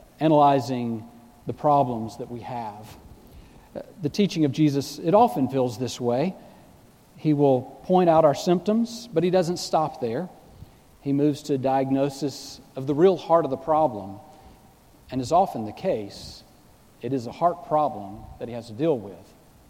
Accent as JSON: {"language": "English", "region": "the South", "country": "United States", "tie": "born or raised there", "said": "I grew up in the South, and I knew there were certain things you just don't talk about."}